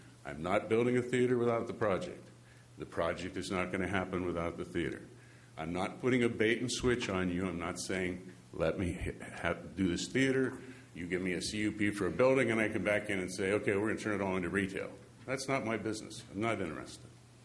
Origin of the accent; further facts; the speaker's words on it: Atascadero, California, United States; This is good for Atascadero. I've lived here for 28 years. This is my hometown.